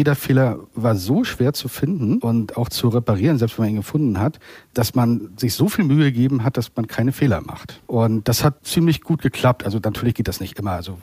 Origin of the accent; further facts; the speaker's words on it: Waren, Mecklenburg-Vorpommern, Germany; in meiner Heimatstadt Waren, wo ich geboren und aufgewachsen bin